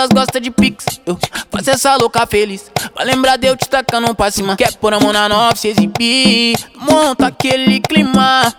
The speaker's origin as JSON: {"language": "Portuguese", "town": "Porto Alegre", "region": "Rio Grande do Sul", "country": "Brazil", "tie": "born or raised there", "said": "diretamente dessa vista linda aqui de Porto Alegre, minha terra que eu amo."}